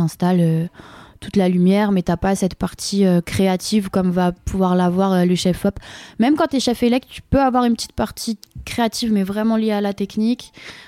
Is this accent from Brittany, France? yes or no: yes; Rennes, Brittany, France; moi, je viens de Rennes.